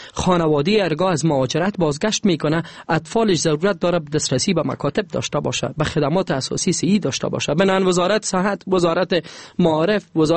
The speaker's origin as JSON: {"language": "Persian", "country": "Afghanistan"}